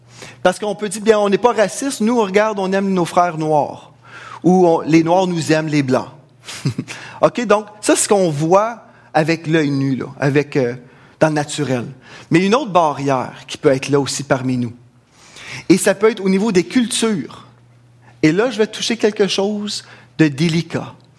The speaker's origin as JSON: {"language": "French", "region": "Quebec", "country": "Canada", "said": "Et puis même, aborigène aussi. Donc, je suis le melting pot du Canada. Je suis un Québécois, mélangé, bien mélangé."}